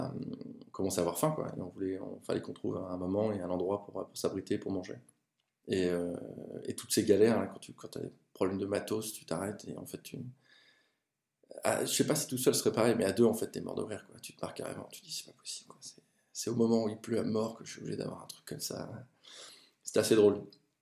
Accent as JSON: {"language": "French", "region": "Normandy", "country": "France", "said": "parce qu'en tant que Normand, je ne peux pas dire que la pluie, c'est quelque chose que j'aime pas"}